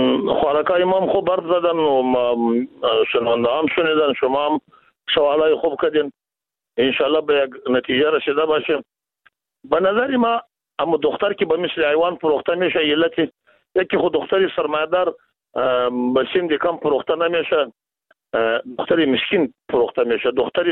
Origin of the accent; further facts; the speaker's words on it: Afghanistan; ما و شما از افغانستان هستیم،